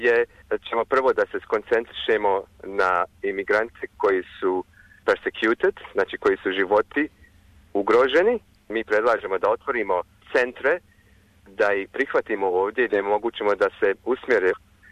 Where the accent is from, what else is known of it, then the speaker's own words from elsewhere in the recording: Sarajevo, Federation of Bosnia and Herzegovina, Bosnia & Herzegovina; Ja sam živio u Sarajevu. Ja smatram da je za mene Sarajevo bio jedan od najljepših gradova.